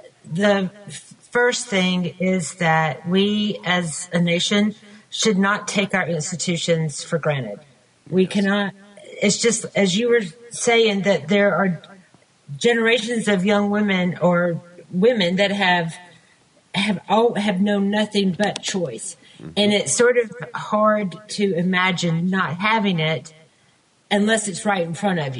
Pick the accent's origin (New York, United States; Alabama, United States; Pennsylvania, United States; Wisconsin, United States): Alabama, United States; Well, Paul, I'm from Alabama, and so we have to navigate this all the time.